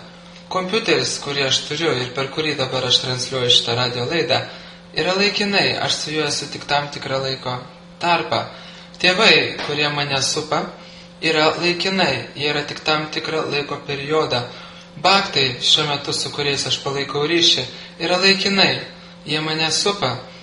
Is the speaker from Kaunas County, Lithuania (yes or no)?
yes; Kaunas, Kaunas County, Lithuania; Aš gimiau Žaliakalnį. Taip. Po to aš gyvenau, reiškia, centre, šventyklai ant Savanorių kalno. Po to aš gyvenau Vilijampolėje. Po to aš dabar gyvenu, reiškia, senamestyje.